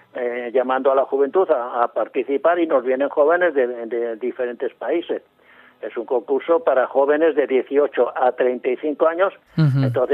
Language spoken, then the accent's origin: Spanish; Cádiz, Andalusia, Spain; Cádiz, que es mi tierra, porque yo soy de Cádiz.